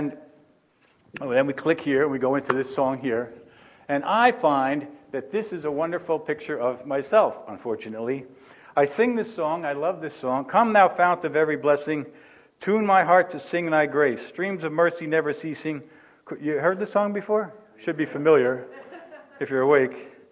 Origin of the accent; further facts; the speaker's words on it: New Jersey, United States; so get ready to listen fast because I'm from Jersey and that's how I speak.